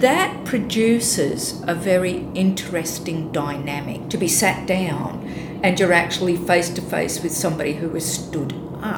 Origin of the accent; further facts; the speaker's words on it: Australia; But here in my home country, in Australia, I walk down the street and I'm never nobody.